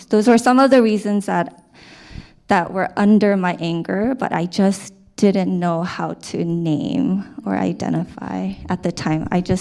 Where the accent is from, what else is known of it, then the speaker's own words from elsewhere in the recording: South Korea; Yeah, so I'm Korean. I was born in Korea and grew up in the Korean culture and in Korean American culture.